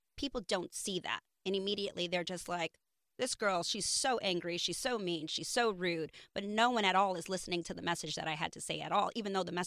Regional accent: New York, United States; I don't know if it's because of I grew up in New York and I'm just someone who's constantly go, go, go.

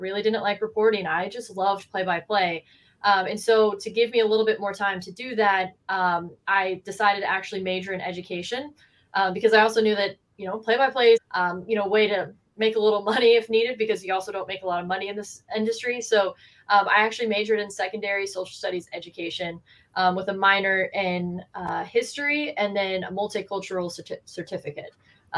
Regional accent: Dallas, Texas, United States; I grew up in Dallas, Texas.

